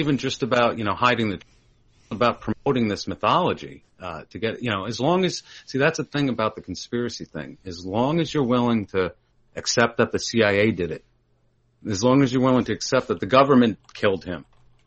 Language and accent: English; New Jersey, United States; born there; now in New York, United States; I'm actually in New York. I was born in Jersey, but I live in New York.